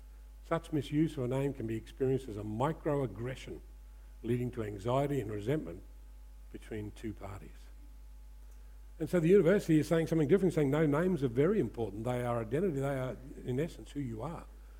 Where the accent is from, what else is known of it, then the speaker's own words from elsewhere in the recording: Australia; we're very casual in a lot of the way we approach things as Australian, very laid back.